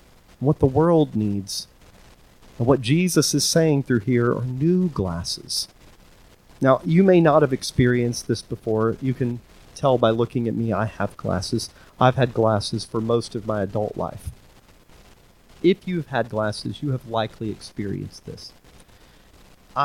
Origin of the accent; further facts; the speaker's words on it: Oklahoma, United States; Where I grew up in Oklahoma, fog was a pretty common thing. We lived in a very flat area where there was a lot of moisture